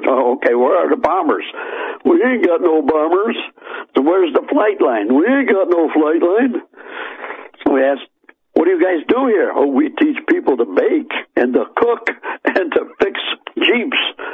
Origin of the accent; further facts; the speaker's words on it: Illinois, United States; And this was at Chanute Air Base, 100 miles south of Chicago, and that was my hometown.